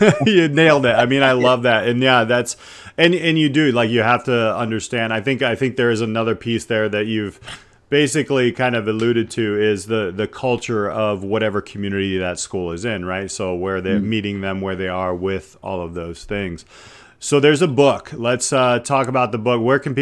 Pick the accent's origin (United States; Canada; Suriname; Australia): United States; Indiana; So I'm going to say her name wrong because I'm from Indiana